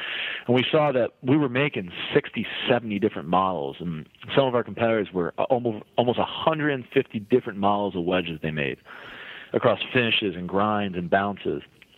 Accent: New York, United States; I'm from New York originally.

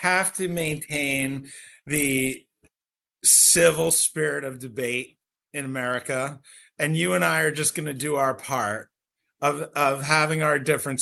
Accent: Northeast, United States; I mean, I'm from the Northeast, so the easy answer is bent grass.

